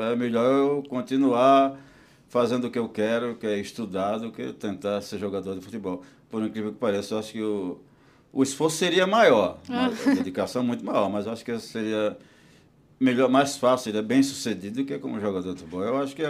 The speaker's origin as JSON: {"language": "Portuguese", "town": "Aracaju", "region": "Sergipe", "country": "Brazil", "tie": "born or raised there", "moved": "yes", "said": "Eu nasci em Aracaju, estudei, fiz a minha formação básica inteira em Aracaju. Em Aracaju, depois de Aracaju, no início dos anos 70, eu migrei para o Rio de Janeiro."}